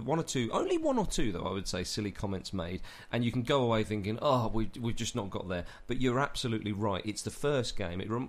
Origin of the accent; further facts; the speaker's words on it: England, United Kingdom; Well, I'm so glad that the performance was good, obviously, as an Englishman.